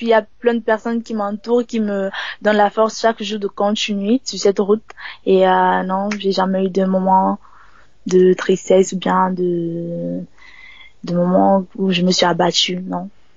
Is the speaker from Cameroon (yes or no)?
yes; Cameroon; Le Cameroun est dans moi. Je suis camerounaise et le Cameroun est avec moi là, partout où je vais.